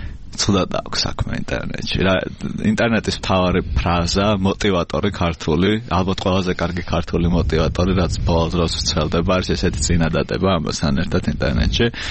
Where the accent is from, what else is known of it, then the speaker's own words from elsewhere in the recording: Tbilisi, Georgia; იმ პერიოდში თბილისში, ასე მე გავიზარდე.